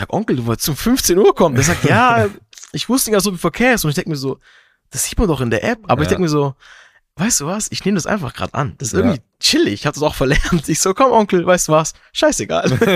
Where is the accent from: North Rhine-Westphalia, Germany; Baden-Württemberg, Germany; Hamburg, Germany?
Baden-Württemberg, Germany; Ich habe die Erziehung von Mama und Papa genossen und ich bin hier groß geworden. Fühle mich hier total wohl, auch in meiner Heimat, in meinem Zuhause, im Schwabenländle. Ich bin echt gerne im Schwabenland.